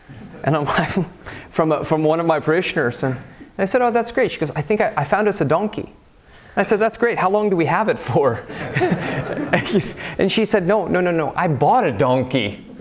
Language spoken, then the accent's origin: English; Iowa, United States; now in Miami, United States; I was not going to go back to where I grew up in Iowa, so I was going to stay in Miami.